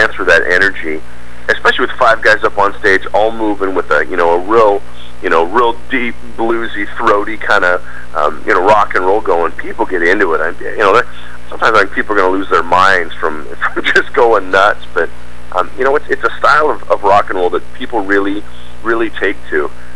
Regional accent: Pacific Northwest, United States; we grew up here in the Northwest known for, you know, grunge bands

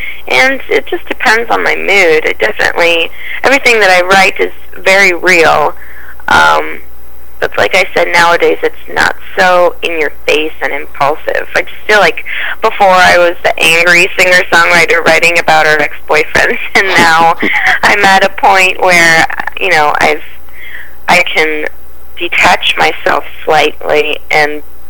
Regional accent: San Francisco, California, United States; I just went back to California and did an EP release in my hometown in San Francisco

